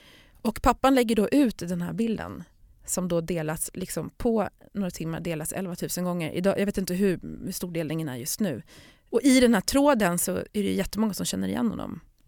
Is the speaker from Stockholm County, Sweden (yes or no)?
yes; Stockholm, Stockholm County, Sweden; jag är ju uppvuxen i Stockholm.